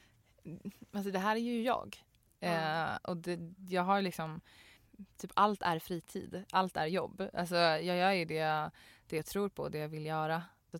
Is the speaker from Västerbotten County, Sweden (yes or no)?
no; Norrköping, Östergötland, Sweden; Jag är från Norrköping från början, visste du det?